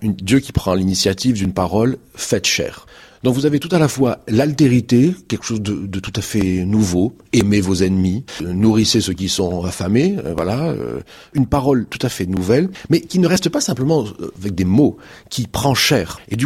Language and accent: French; Marseille, Provence-Alpes-Côte d'Azur, France; je suis marseillais. Donc, au bord de la mer, mais sans connaître les marées.